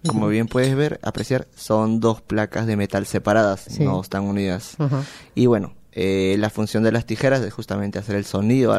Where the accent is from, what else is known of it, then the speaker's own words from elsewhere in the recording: Peru; Como bien mencionaste, yo vengo de Perú.